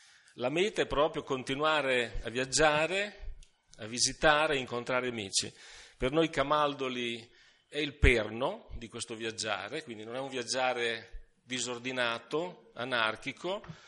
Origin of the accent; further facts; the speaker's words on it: Villanova di Bagnacavallo, Emilia-Romagna, Italy; Dico sempre Villanova di Bagnacavallo perché è il mio paese